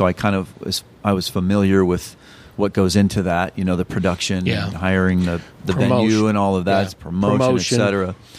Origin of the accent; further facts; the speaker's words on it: Midwest, United States; now in Phoenix, United States; man, I grew up in the Midwest where it snows and there's tornadoes and there's humidity. I was like, we're done with all this. Yeah. Get in the car. We're going. So we moved down here specifically for the weather.